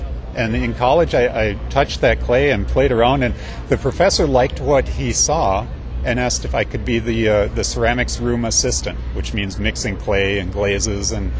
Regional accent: Sauk Centre, Minnesota, United States; now in Litchfield, United States; my hometown is Sauk Center. And so that's where I grew up. And then after college, I got my first job in Litchfield, and I just kind of put down roots in Litchfield.

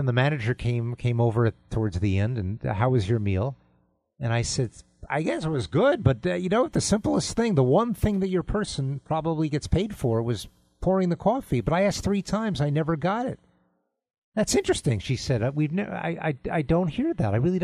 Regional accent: New York City, New York, United States; Of course, I grew up in New York City, and New York was as liberal then, or maybe a little less liberal, but I got like attacked by everyone in my class in high school.

